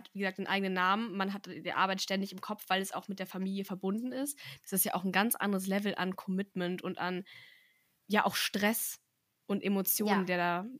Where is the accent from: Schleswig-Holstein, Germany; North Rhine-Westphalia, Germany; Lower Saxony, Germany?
North Rhine-Westphalia, Germany; Herford; Ich komme ja aus der Gegend, Herford